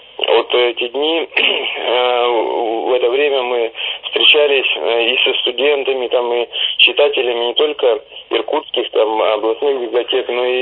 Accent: Siberia, Russia; потому что мы сибиряки, к сожалению, такие, ну, о себе, в частности, говорю, не очень-то подвижные

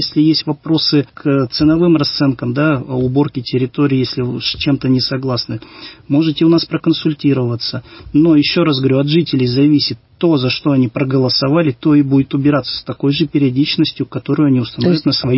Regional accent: Irkutsk, Irkutsk Oblast, Russia; я иркутянин

